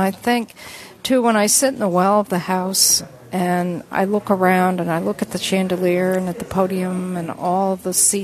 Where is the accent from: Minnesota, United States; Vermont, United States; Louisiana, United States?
Vermont, United States; Springfield; a Vermonter. I grew up in Springfield, native of Springfield